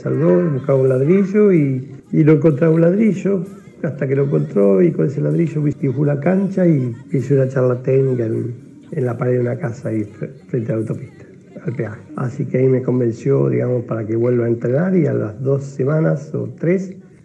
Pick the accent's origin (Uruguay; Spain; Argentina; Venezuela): Argentina; Saladillo, Buenos Aires Province; yo cuando salía para mi pueblo, Saladillo, ahí me estaba esperando él